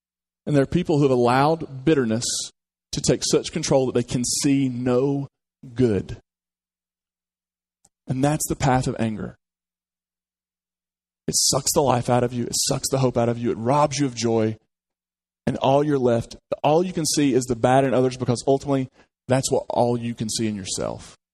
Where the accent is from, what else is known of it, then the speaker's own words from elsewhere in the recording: United States; I'm from Hatfield-McCoy country.